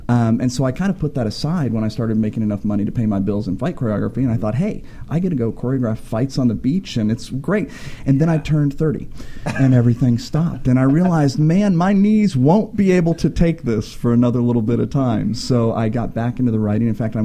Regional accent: Boulder, Colorado, United States; born there; now in Los Angeles, United States; I love that. I was born in Boulder.

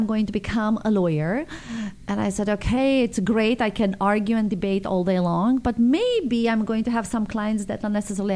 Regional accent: Sibiu, Sibiu County, Romania; So I'm coming from a very cultural city, Sibiu, and I was born and raised in Transylvania. That's the region, and the country is Romania. So I'm mixed Hungarian, German, Romanian, and Greek.

